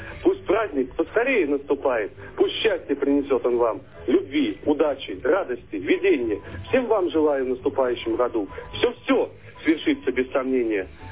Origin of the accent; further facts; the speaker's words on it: Orlovo, Voronezh Oblast, Russia; Я с Воронежской области, село Орлово.